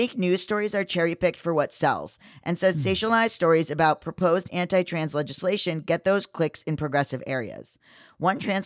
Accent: Florida, United States; I'm from Florida, and I have been alarmist in the past.

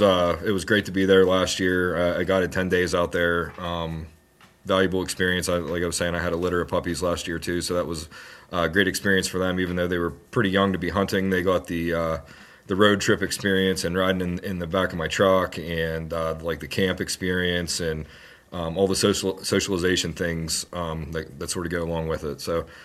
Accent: Butler, Pennsylvania, United States; I'm from Butler, Pennsylvania, so about an hour north of Pittsburgh.

